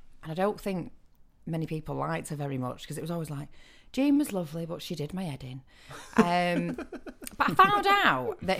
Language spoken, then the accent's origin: English; Dukinfield, North West England, United Kingdom; Well, yeah, but we're just from Duckingfield, so it was a bit of a weird one for my dad to correct me on it.